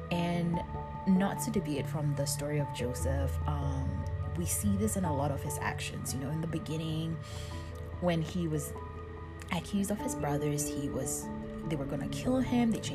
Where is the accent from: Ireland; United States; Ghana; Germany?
Ghana; I've come from a culture when I grew up back in Africa, specifically Ghana, where being a Christian meant, you know, going to church and paying my tithe